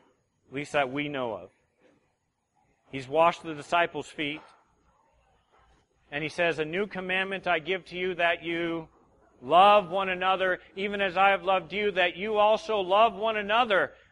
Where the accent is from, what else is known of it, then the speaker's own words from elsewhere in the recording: California, United States; we've got Easterners here, and I'm a Californian.